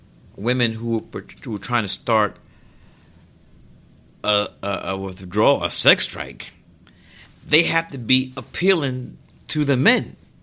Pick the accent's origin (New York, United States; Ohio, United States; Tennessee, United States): New York, United States; Brooklyn; But growing up in Brooklyn, my guys were Walt Frazier, Joe Lee Namath